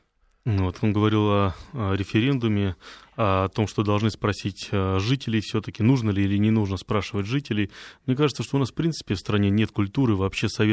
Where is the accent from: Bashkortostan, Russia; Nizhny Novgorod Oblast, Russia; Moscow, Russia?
Moscow, Russia; Я вообще считаю, что, как москвич